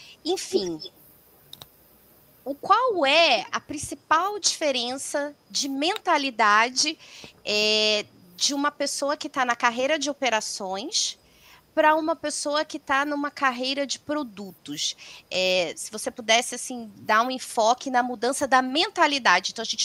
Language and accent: Portuguese; Rio de Janeiro, Brazil; porque eu sou carioca, nascida e criada no Rio.